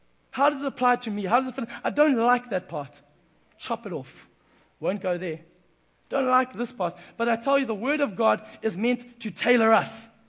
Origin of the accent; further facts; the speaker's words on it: Durban, KwaZulu-Natal, South Africa; I was a young man growing up in Durban